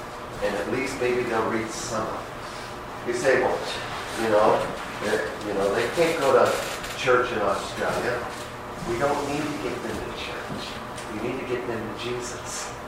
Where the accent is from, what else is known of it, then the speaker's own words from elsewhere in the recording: Texas, United States; I am from the Republic of Texas. Right? People all the time are in foreign countries. If you're from America, I say, no, we're from Texas.